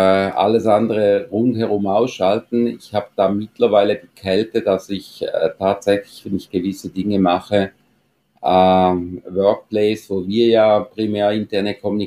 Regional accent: Switzerland; Also wir sind Schweizer, unser Deutsch ist leider halt nicht ganz so perfekt wie bei den Nachbarn.

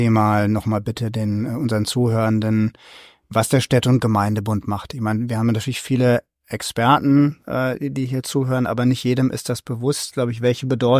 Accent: Rhineland, Germany; ich bin ja Rheinländer.

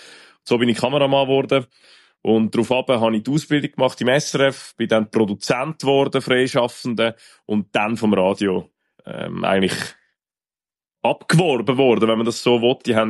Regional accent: Gockhausen, Zurich, Switzerland; Also, ich bin aufgewachsen in Gokhusen mit einer Schwester und zwei wundervollen Eltern.

